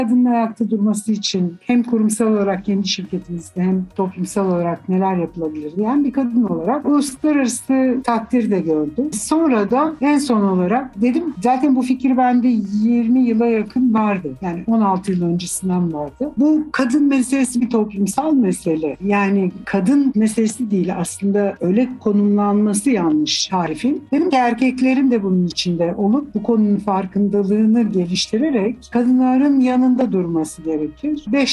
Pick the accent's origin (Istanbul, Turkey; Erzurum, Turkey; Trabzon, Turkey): Istanbul, Turkey; born there; Ben İstanbul doğumluyum.